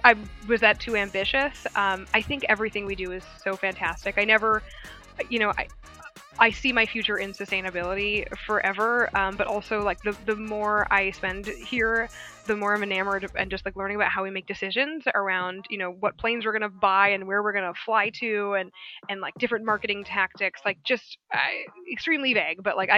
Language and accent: English; San Diego, California, United States; now in New York City, United States; I'm from San Diego. My lovely parents are still there. I live in New York City, but every time I'm there, I wonder why I left San Diego.